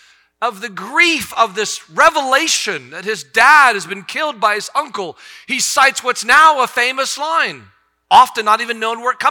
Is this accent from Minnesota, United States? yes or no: yes; Stillwater, Minnesota, United States; accent: South Carolina; also born or lived in Columbia, South Carolina / Colorado Springs, Colorado / Augusta, Georgia; Before there, I used to live in Augusta, Georgia. And before there, from Stillwater, Minnesota, where I was born, where I come from. That's my origin. That's where I trace my roots back to.